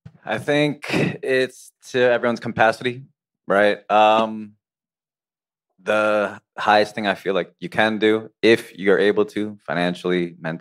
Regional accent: New Jersey, United States; We're in New York. I'm from Jersey. We're not a swing state.

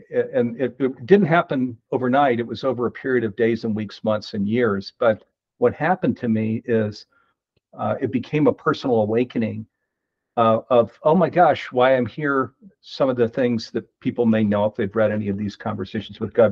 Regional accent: East Coast, United States; moved away as an adult; After college, I did move out to Silicon Valley on the West Coast. I grew up on the East Coast

